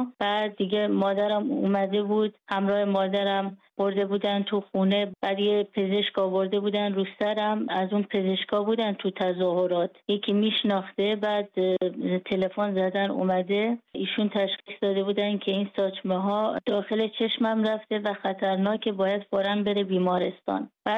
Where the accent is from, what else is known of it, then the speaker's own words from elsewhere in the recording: Iran; now in Frankfurt, Germany; یه سال و 7 ماه بعدش از ایران اومدیم بیرون و الان 1 سال و 8 ماه در آلمان هستیم.